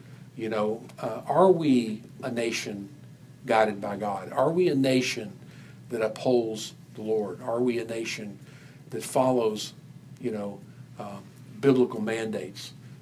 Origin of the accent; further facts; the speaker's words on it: United States; You know, but we're glad we're Americans and we're not British.